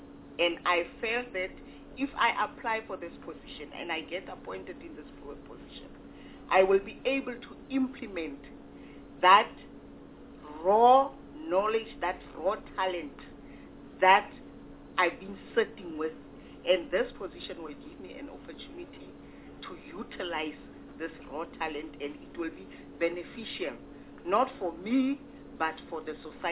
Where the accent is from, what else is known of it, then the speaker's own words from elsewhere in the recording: South Africa; I'm a South African woman with a disability.